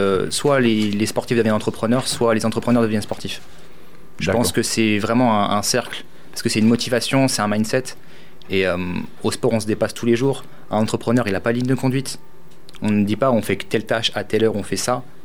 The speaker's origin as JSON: {"language": "French", "town": "Figeac", "region": "Occitanie", "country": "France", "said": "Je viens de Figeac, 10 000 habitants, je pensais pas que ça pouvait faire ce genre de choses."}